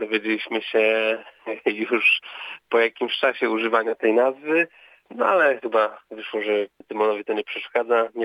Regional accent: Olsztyn, Warmian-Masurian Voivodeship, Poland; pochodzimy z Olsztyna

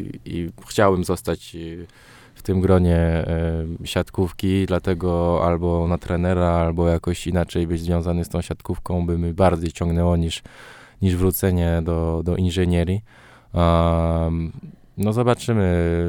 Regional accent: France; Także ona też miała okazję zagrać z kadrą Francji, bo my się wychowaliśmy w Francji.

